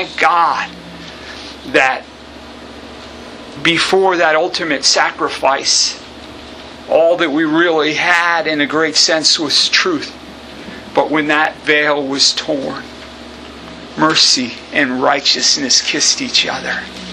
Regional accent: Lake Huntington, New York, United States; Where I grew up on Shortcut Road in Lake Huntington, New York, there used to be a big hotel.

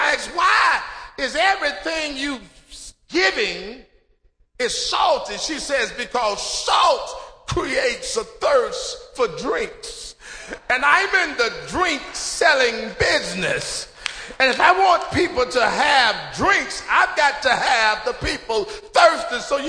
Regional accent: Memphis, Tennessee, United States; I grew up really in Memphis, where you walk outside. I had six sisters.

